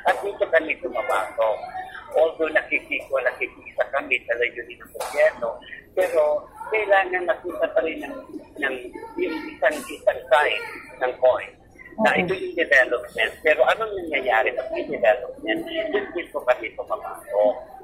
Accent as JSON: {"language": "Tagalog", "town": "Sorsogon", "region": "Bicol Region", "country": "Philippines", "said": "talagang pinapapong talaga po dito yung turismo sa Bicol, at most especially dito sa amin sa Sorsogon"}